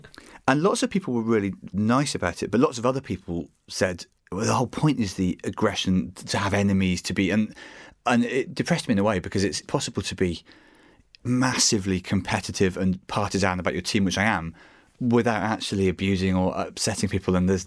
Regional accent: Bristol, South West England, United Kingdom; I'm from Bristol and my team is Bristol City

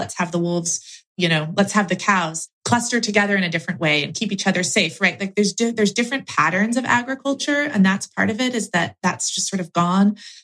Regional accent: Oregon, United States; I was researching the history of my home state of Oregon.

